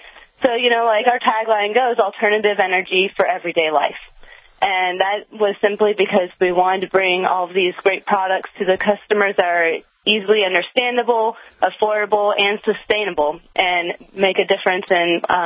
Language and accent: English; North Carolina, United States; You know, I'm actually from North Carolina